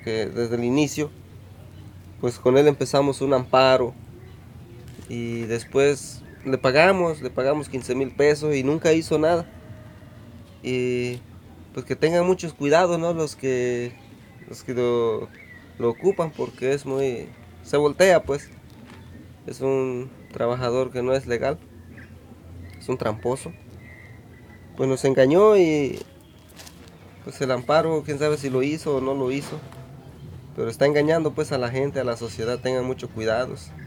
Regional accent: San Martín Caballero, Mexico; born there; Nací aquí en San Martín Caballero, pues me presento como persona indígena.

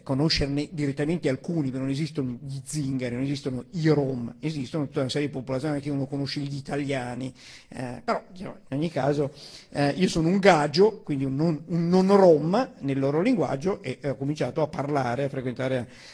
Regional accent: Milan, Lombardy, Italy; vengo da Milano, noto comune in provincia di Arcore

